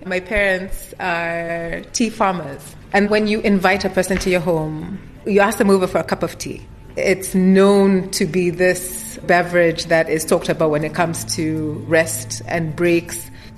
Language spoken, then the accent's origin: English; Nairobi, Kenya; I did not necessarily see a lot of artists when I was growing up in Nairobi.